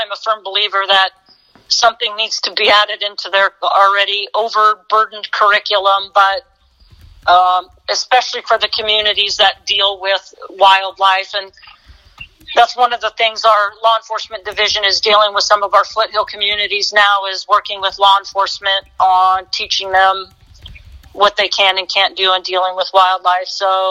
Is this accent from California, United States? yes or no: yes; California, United States; From here, from California, Southern California.